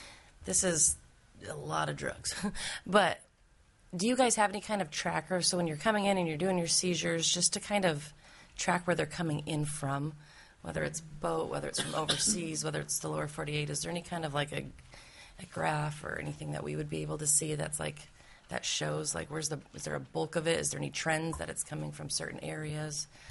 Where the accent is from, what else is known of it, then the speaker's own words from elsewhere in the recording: Wasilla, Alaska, United States; I am from Wasilla, so I may have seen a few of these TV shows pulled over just like right up by my house